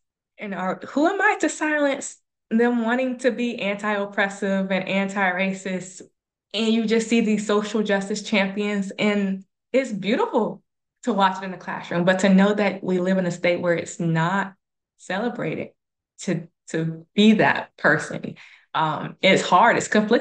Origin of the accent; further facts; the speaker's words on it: Summerville, South Carolina, United States; So I'm from South Carolina. I'm from Summerville, which is outside of Charleston. And I grew up in pretty diverse schools.